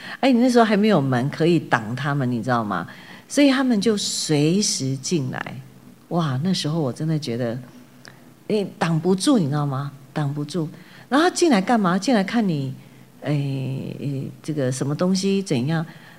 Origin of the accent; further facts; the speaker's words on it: Kaohsiung, Taiwan; 我小时候在高雄，我们家就没有在关门的